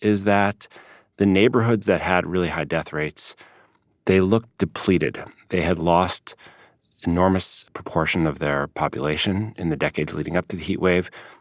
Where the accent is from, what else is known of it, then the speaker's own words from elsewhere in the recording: Chicago, Illinois, United States; I grew up in Chicago